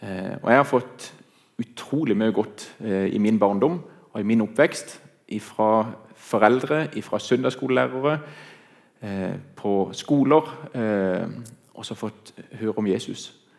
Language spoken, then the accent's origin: Norwegian; Flekkerøy, Agder, Norway; Og så kommer jeg opprinnelig fra Flekkerøy. Der har jeg bodd 17 år.